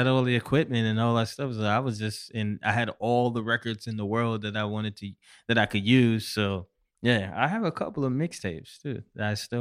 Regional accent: Syracuse, New York, United States; The growing up in Syracuse, New York, it was all about New York, New York, New York, New York.

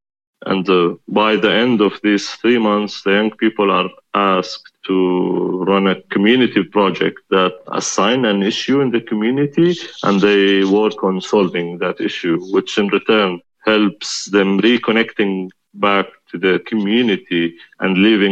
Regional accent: Jordan; I come from Jordan. I'm 30 years old.

